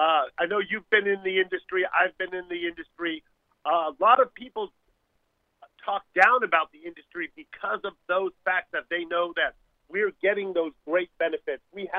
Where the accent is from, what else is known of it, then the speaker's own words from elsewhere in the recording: San Francisco, California, United States; I was one of the places I got to work was my hometown in Hunters Point in San Francisco.